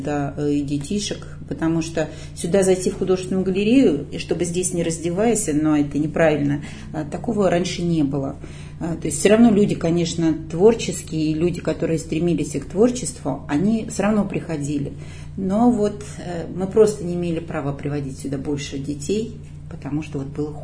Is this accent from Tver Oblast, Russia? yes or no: yes; Novye Eltsy, Tver Oblast, Russia; born there